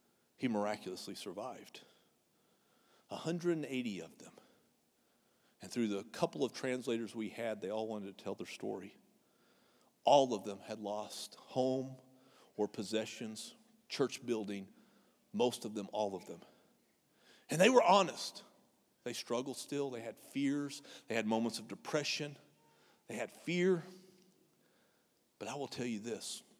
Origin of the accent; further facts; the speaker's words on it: Pampa, Texas, United States; I grew up in the Texas panhandle, and I know I make Pampa sound like this really, really, really small town. It really wasn't. I mean, it was like a 30,000-person oil town.